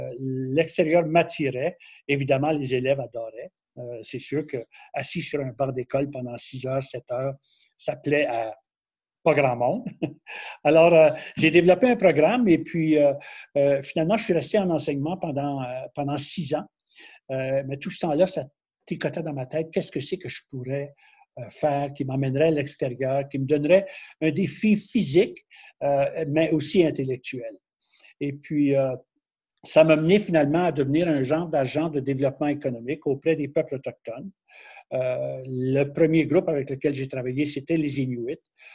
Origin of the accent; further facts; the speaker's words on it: Manitoba, Canada; Parce que j'ai grandi, moi, au Manitoba, sur une ferme.